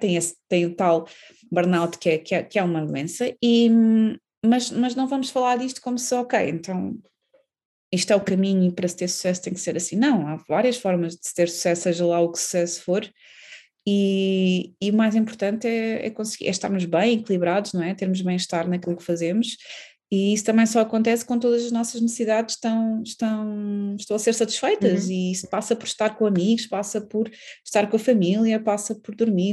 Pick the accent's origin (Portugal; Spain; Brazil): Portugal; Gala, Centro; e eu sou da Gala